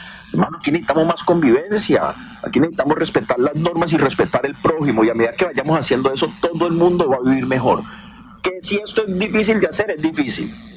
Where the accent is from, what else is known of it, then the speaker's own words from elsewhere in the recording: Cali, Valle del Cauca, Colombia; el abandono en el que ha estado Cali ha sido lamentable, a mí como caleño me duele el corazón